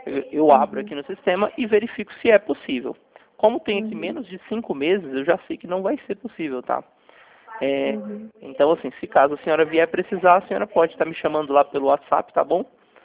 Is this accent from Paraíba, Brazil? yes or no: no; Goiânia, Goiás, Brazil; eu sou daqui de Goiânia, meu escritório fica aqui